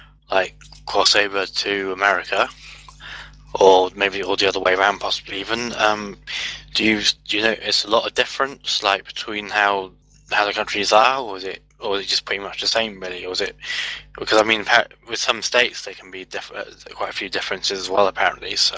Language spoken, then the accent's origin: English; England, United Kingdom; I'm from England